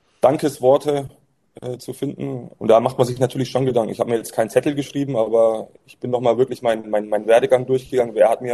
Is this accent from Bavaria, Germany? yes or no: yes; Würzburg, Bavaria, Germany; die meiste Zeit in meiner Heimat und Geburtsstadt Würzburg bei den Würzburg Baskets.